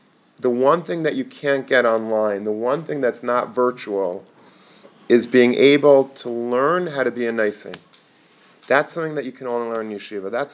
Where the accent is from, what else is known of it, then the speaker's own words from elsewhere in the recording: Long Beach, New York, United States; I grew up in Long Beach, so a block away from my house was Long Beach, which is like a very, very yeshivish, a greasy yeshiva.